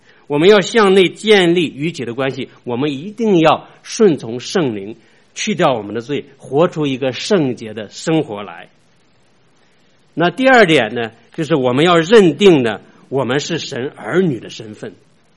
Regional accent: Shandong, China; 我是山东人的哈

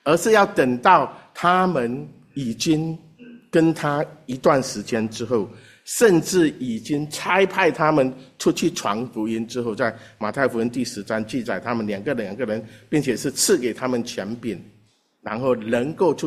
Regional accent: China; 我是在中国大陆长大的，我是1966年出生的，那一年是文化大革命

